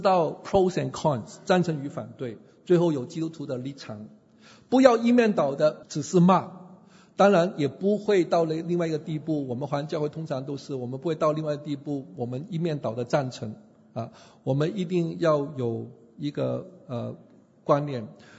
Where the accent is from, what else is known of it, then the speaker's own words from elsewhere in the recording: Hong Kong; 当然我是从香港来有偏见的